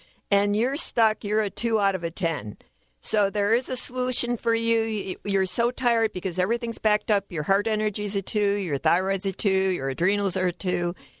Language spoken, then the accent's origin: English; Chicago, Illinois, United States; I'm originally from Chicago.